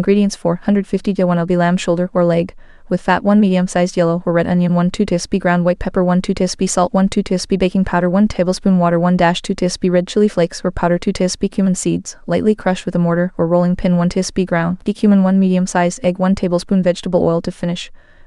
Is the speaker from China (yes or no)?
yes; Sichuan, China; When I was growing up, my hometown, a small city in northeastern Sichuan